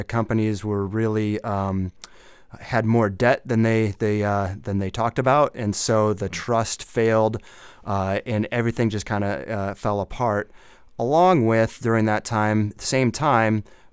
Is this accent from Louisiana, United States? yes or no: no; Peoria, Illinois, United States; I grew up near the Peoria area, and I didn't even really know there was a significant bicycle history.